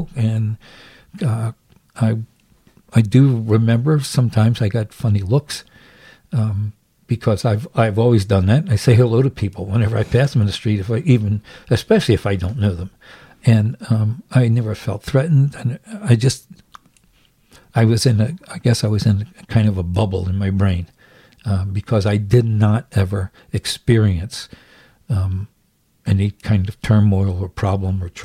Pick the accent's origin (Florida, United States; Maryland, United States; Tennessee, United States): Maryland, United States; Baltimore; And I grew up in Baltimore and had very little connection with any African-American students.